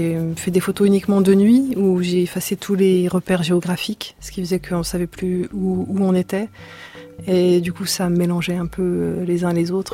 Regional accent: France; Moi, en tant que Française, je pouvais aller au Liban, je pouvais aller en Iran, je pouvais aller en Israël

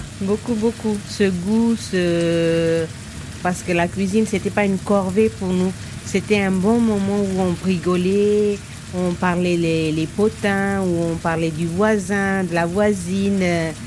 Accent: Pondicherry, Puducherry, India; Je suis née et j'ai grandi à Pondichéry, vraiment au sud de l'Inde. En fait, nous, c'est la cuisine créole indienne, parce que moi, je suis d'un mélange indien et européen.

